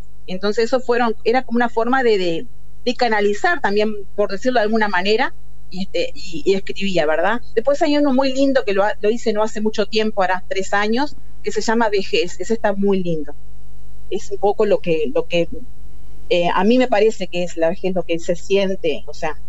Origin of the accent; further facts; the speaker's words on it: Riachuelo, Colonia, Uruguay; En el lugar de donde yo soy, Riachuelo, que es un pueblito que queda a 10 kilómetros de la ciudad de Colonia